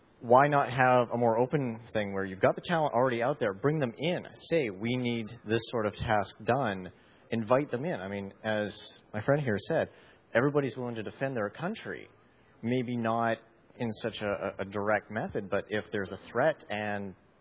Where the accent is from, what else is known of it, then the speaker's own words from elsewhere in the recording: Canada; I'll start off with a caveat that I'm Canadian